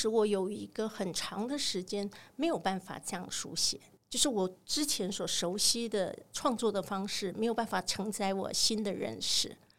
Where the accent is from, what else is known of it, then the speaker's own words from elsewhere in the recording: southern Taiwan, Taiwan; 我又是一个来自南台湾嘉南平原的人，那我才发现，哇，我对我的家乡还真一无所知